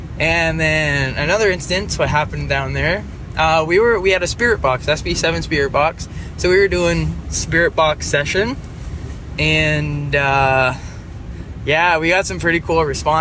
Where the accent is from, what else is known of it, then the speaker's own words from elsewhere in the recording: Ontario, Canada; I'm from Ontario, Canada